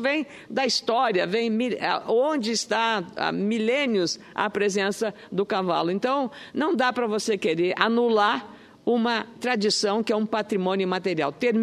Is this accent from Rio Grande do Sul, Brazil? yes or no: yes; Rio Grande do Sul, Brazil; eu fiquei muito honrada como gaúcha receber da Paraíba, tão distante do Rio Grande, essa manifestação